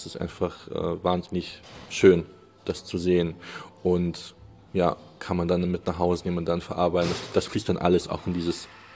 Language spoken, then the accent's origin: German; Germany; born there